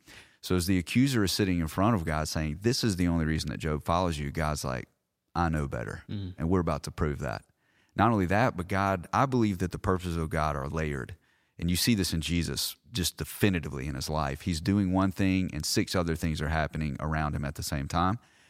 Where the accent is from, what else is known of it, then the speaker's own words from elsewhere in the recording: United States; Do I follow Christ because I'm an American and my life is honestly pretty comfortable?